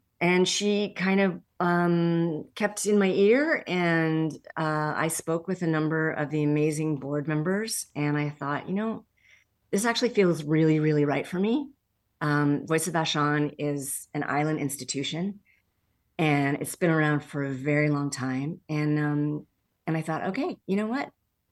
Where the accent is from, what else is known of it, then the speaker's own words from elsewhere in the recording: Canada; it was my first American job. I'm Canadian.